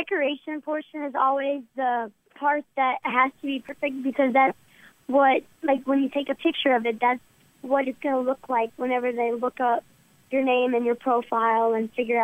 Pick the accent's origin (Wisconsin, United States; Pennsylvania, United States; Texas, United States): Texas, United States; Mansfield; I would hope to open a bakery in my hometown, Mansfield, Texas, and start making pastries for everybody.